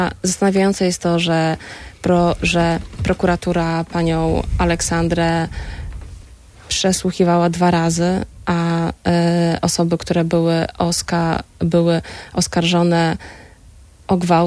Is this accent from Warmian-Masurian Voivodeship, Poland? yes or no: yes; Warmian-Masurian Voivodeship, Poland; Ja jestem z Warmii.